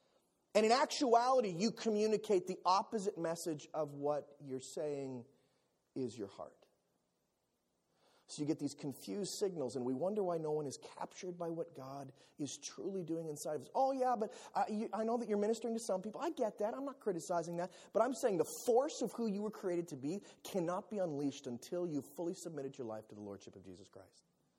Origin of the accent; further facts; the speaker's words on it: Philippines; At the time, I'm a missionary kid, so I grew up in the Philippines.